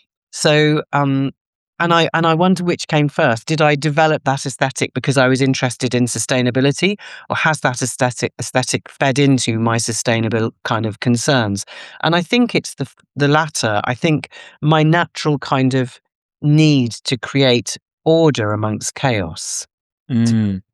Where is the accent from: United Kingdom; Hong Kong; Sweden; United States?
United Kingdom; England; So I think there's a kind of mixture of being an English academic